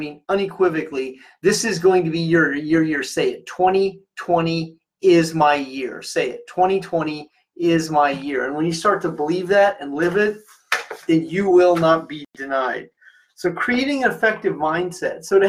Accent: Clarinda, Iowa, United States; also born or lived in Maryville, Missouri, United States; I'm a very simple, small-town boy. I'm from Clarinda, Iowa, and Maryville, Missouri. They're very close together.

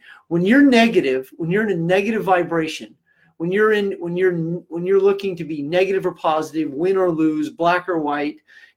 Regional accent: Kansas City, Missouri, United States; Then I will be in my hometown, where my homies are. That would be Kansas City, Missouri.

